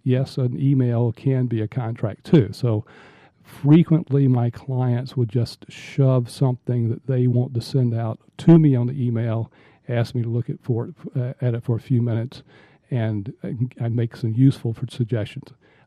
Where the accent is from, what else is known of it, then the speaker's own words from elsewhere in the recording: Florida, United States; also born or lived in North Carolina / Atlanta, United States / New York, United States; I was an Eastern person. I was born in Eastern North Carolina, grew up in Central Florida, came to Atlanta at Emory undergraduate, then went to Columbia Law School in New York and worked there for many years